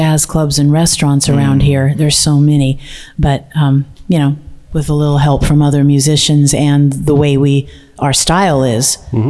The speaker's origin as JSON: {"language": "English", "town": "Salem", "region": "Oregon", "country": "United States", "said": "Oh, I'm originally from Salem, Oregon."}